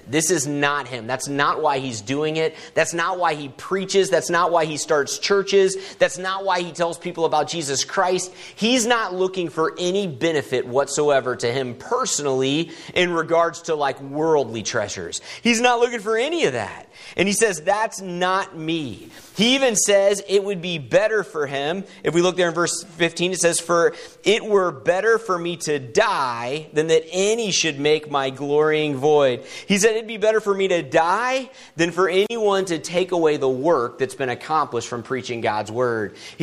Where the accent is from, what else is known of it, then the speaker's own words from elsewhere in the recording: Florida, United States; now in Sullivan, United States; I come from, originally I'm from Florida, but we've been up in Missouri for 5 years now, and we're down in Sullivan there